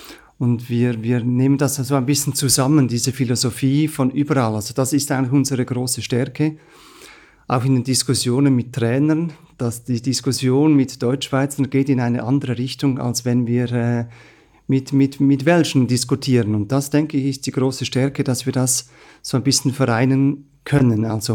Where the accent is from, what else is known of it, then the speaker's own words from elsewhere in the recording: Central Switzerland, Switzerland; Also ich komme selber aus der Innerschweiz.